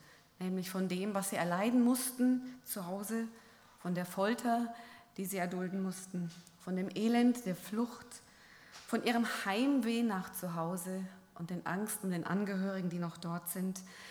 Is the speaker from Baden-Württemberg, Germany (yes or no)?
no; Bavaria, Germany; Und ich komme aus Bayern